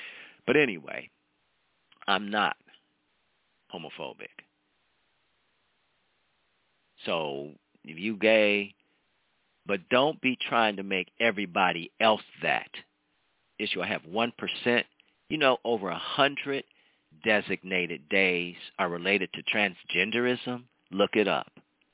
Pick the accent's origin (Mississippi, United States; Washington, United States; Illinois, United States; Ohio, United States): Ohio, United States; It was Cat Williams, homeboy, Ohio, shout out. We come hard from Ohio, I'm just telling you.